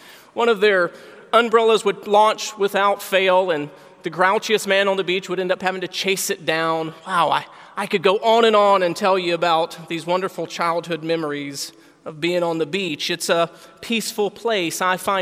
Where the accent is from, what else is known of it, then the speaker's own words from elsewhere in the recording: Florida, United States; I grew up on the east coast of Florida, and I used to love it.